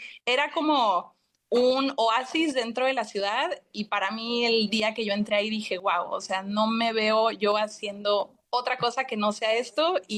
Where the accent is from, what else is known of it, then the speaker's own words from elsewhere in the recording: Los Cabos, Baja California Sur, Mexico; Como les decía, yo soy de Los Cabos, pero sabía que no había aún aún mucho de estos temas en Los Cabos.